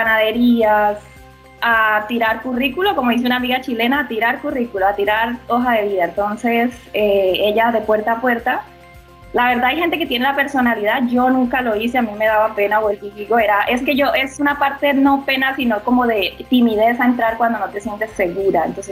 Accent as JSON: {"language": "Spanish", "country": "Colombia", "said": "Yo extrañaba mucho... yo en Colombia me vine pues con una relación inconclusa"}